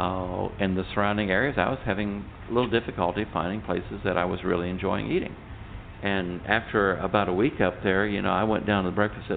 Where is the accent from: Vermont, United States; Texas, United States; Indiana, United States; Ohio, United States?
Texas, United States; well, I'm from Texas. We like to barbecue everything